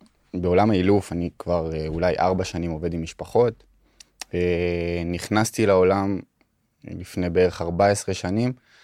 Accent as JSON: {"language": "Hebrew", "town": "Giv'at Ze'ev", "region": "Judea and Samaria Area", "country": "Israel", "said": "גבעת זאב."}